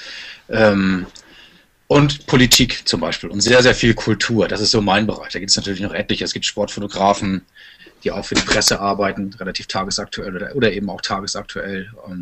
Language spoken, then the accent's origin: German; Lübeck, Schleswig-Holstein, Germany; Ich komme aus Lübeck. Ein bisschen weg von dir, aber Kiel ist dicht bei.